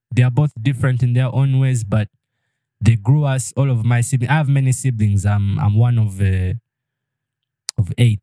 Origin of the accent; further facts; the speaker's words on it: Kampala, Central Region, Uganda; but for me, I grew up here in Kampala, like, my whole life, since I was a child, you know.